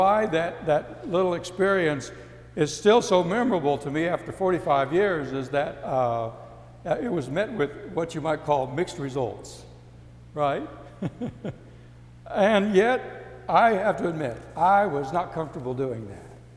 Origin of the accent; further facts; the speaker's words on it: San Antonio, Texas, United States; And I remember in my teenage years growing up in San Antonio, at one point, I was part of a campaign of high school students where we went down to the Alamo Plaza.